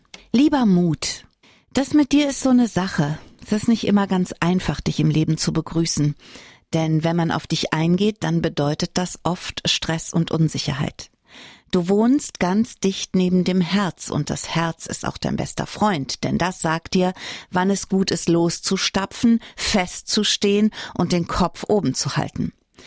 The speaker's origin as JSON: {"language": "German", "region": "North Rhine-Westphalia", "country": "Germany", "said": "dann hatte ich Niederländisch, weil ich komme ja vom Niederrhein und das ist an der Grenze zu den Niederlanden."}